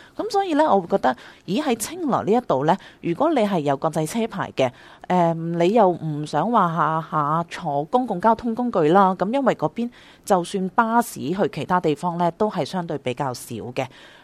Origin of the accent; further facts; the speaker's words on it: Hong Kong; 基本上咧都唔係話我哋香港人去旅遊嘅旺季啦